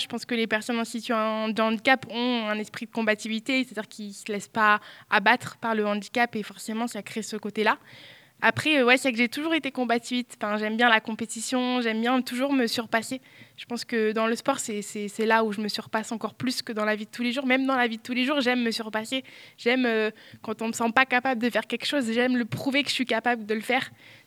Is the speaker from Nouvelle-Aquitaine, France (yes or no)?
no; Auvergne-Rhône-Alpes, France; Alors, j'ai grandi à côté de Saint-Étienne, entre Saint-Étienne et Lyon. Donc, c'est là où j'ai été jusqu'au lycée.